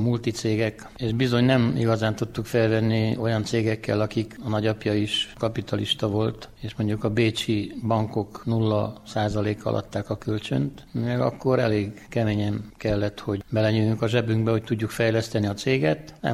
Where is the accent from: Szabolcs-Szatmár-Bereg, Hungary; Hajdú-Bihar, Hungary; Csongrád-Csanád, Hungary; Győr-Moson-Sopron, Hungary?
Csongrád-Csanád, Hungary; born there; az őseink nagyon jól döntöttek, hogy egy olyan helyre születtek, és születtünk mi is, ahol nem sok régiónak adatik meg ez, hogy két víz között legyenek a földek, Maros és a Luc között.